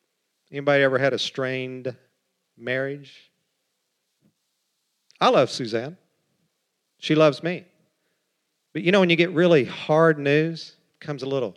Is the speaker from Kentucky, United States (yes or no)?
yes; Kentucky, United States; I say sword because I'm from Kentucky